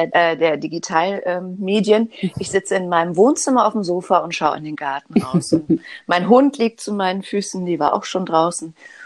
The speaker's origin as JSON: {"language": "German", "region": "Hamburg", "country": "Germany", "said": "Ich komme aus Hamburg und lebe in Hamburg im Alstertal. Ich bin 51 Jahre alt"}